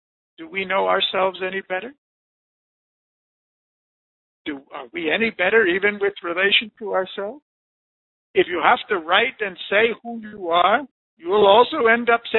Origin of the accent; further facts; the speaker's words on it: California, United States; now in India; I'm an American from California who I came to India 40 years ago. I live in this place.